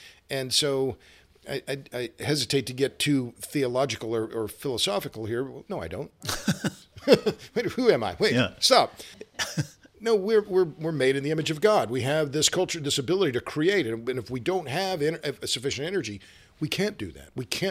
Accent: Oklahoma, United States; now in Texas, United States; I'm over here I live in Texas, and I'm from Oklahoma, not bragging about Texas

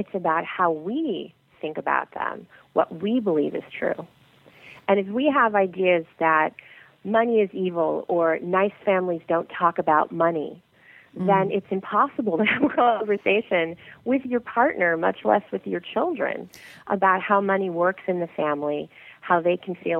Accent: St. Louis, Missouri, United States; I grew up in the Midwest. And my mother loved to have the air conditioning down to 72 in St. Louis in the summer when it was very humid.

